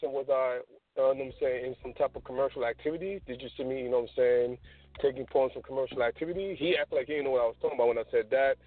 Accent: Pennsylvania, United States; He's in Jersey, so, you know, I'm from Pennsylvania, so I went to him.

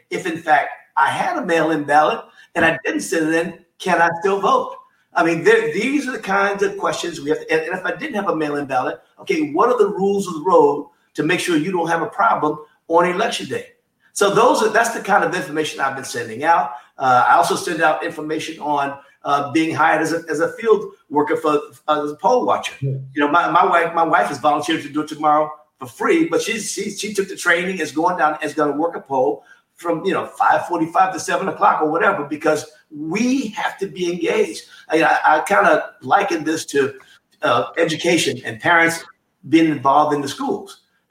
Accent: Harlem, New York, United States; And I was born and raised in Harlem in 1948 in Harlem Hospital.

